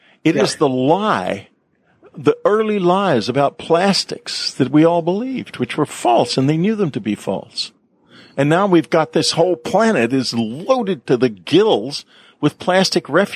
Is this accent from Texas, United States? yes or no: yes; San Antonio, Texas, United States; I grew up in San Antonio, Texas in the 50s, and every summer we had horrible polio epidemics